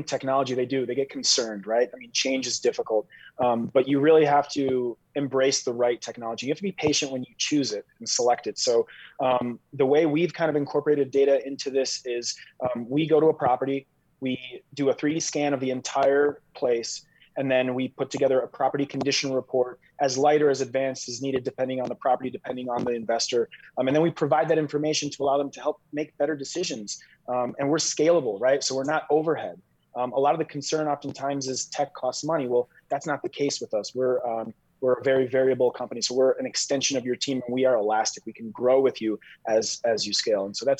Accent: Michigan, United States; I grew up in Michigan.

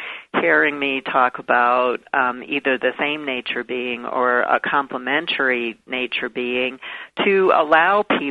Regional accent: New York, United States; Well, I grew up in Brooklyn, New York. I lived my first 18 years of my life in Brooklyn.

